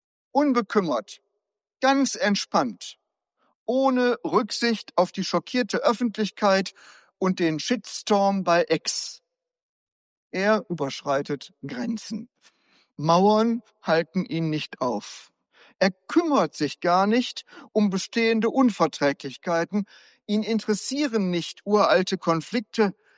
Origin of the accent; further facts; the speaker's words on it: North Rhine-Westphalia, Germany; Bei uns in Westfalen sagte man auch Brand, also schlimmer Durst.